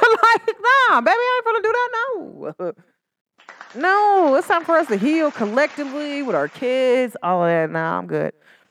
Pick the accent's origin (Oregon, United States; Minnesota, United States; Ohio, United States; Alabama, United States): Ohio, United States; Cincinnati; I don't care where I'm at in the world. I'm from Cincinnati. Cincinnati is considered one of the skeppiest places ever.